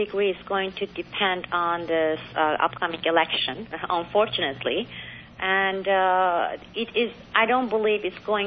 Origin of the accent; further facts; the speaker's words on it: Istanbul, Turkey; English is a second language; also born or lived in Iran; I'm a Turkish. I used to be a Turkish citizen because my parents, they were both Turkish, but my father had a job transfer in Iran. And I grew up in Turkey, Istanbul, and I speak Farsi, Turkish, and Azerbaijani.